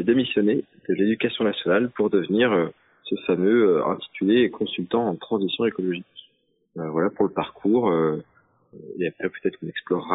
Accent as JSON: {"language": "French", "region": "Pays de la Loire", "country": "France", "tie": "born or raised there", "said": "Parce que j'ai grandi, enfin je suis né, j'ai grandi, j'ai évolué en Sarthe, donc je connais plutôt bien le département et les acteurs qui y sont, etc."}